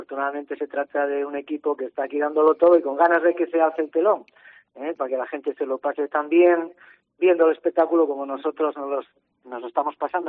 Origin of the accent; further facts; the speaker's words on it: Asturias, Spain; cómo somos los asturianos